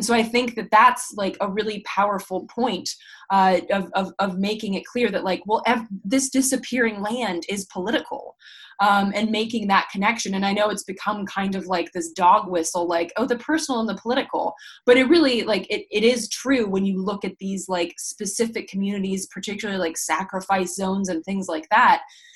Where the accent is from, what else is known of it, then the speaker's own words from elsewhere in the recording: Sweden; growing up in Sweden